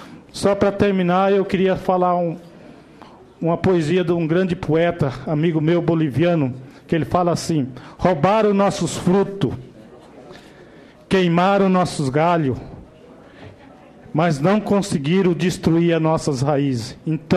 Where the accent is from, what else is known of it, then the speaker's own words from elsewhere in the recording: Mato Grosso do Sul, Brazil; sou Guarani Caiová, de Mato Grosso do Sul, onde tem muita violência, um dos lugares mais problemáticos a nível de Brasil, Mato Grosso do Sul.